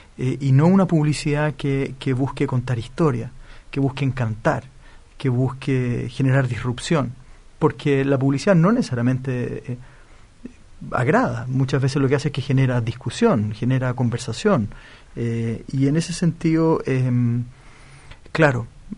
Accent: Chile; lo que somos los chilenos hoy día, que somos apurones

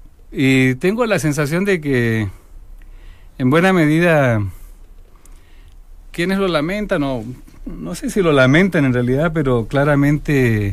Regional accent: Chile; moved away; also born or lived in Mexico; yo me fui de Chile como muchos chilenos después del golpe militar en 1973 y viví 12 años fuera de Chile, todos ellos en México.

